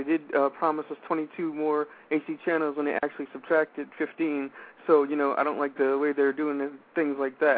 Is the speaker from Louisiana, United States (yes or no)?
yes; New Orleans, Louisiana, United States; I'm from the New Orleans area.